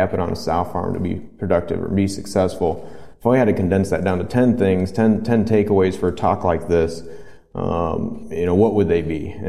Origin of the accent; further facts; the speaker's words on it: Michigan, United States; So I'm originally from Michigan and went to Michigan State for undergrad. My passion for pigs took me out to Iowa State.